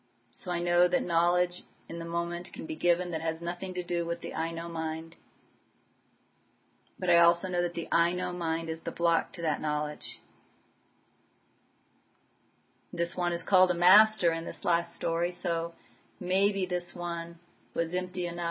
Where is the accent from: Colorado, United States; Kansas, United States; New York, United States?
Kansas, United States; Coffeyville; born there; also born or lived in Topeka; You know, I was born in 1960 in Coffeyville, Kansas. My mom named me after her high school best friend